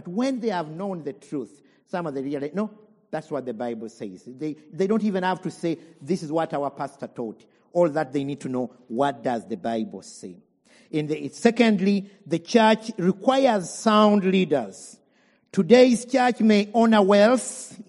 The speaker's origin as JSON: {"language": "English", "country": "Uganda", "said": "I come from Uganda"}